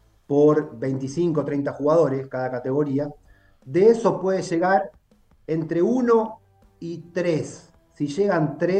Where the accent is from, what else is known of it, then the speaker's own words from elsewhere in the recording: Ramallo, Buenos Aires Province, Argentina; born there; tengo 52 años y me formé en un club de estos de barrio. Digamos, yo soy nacido en Ramallo, provincia de Buenos Aires.